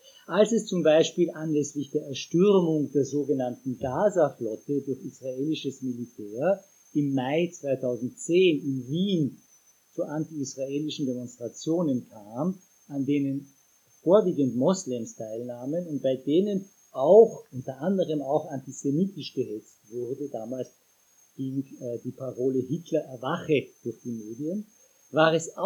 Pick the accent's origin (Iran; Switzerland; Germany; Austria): Iran; ich komme selber aus dem Iran